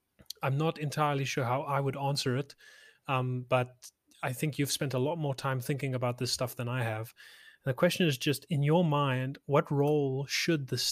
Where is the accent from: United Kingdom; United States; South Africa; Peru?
South Africa; at least as a South African, speaking specifically from the South African